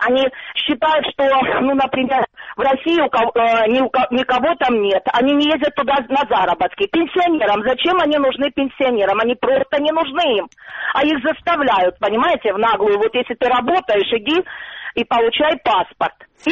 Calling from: Donetsk Oblast, Ukraine; я с оккупированной части звоню, Донецкая область, оккупированная часть

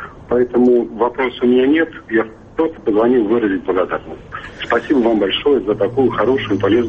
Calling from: Moscow, Russia; я звоню из Москвы.

